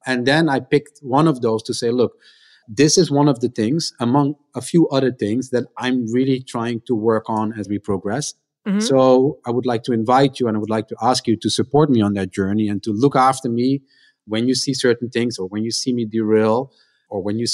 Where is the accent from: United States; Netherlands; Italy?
Netherlands; English is a second language; So picture this, a short brown kid growing up in the Netherlands.